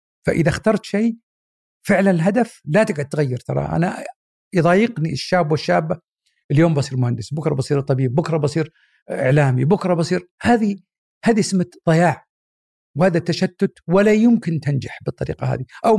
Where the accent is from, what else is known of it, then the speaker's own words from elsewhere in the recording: Mecca, Makkah Province, Saudi Arabia; born there; وبعد الحج فعلا ولدت، وكانت طبعا وقتها في مكة، فبعد انتهاء حجها ولدت وهي في مكة